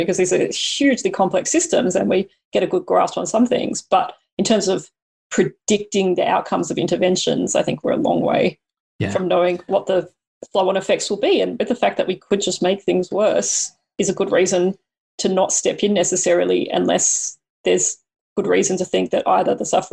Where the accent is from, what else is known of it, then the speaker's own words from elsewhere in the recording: Australia; I'm from Australia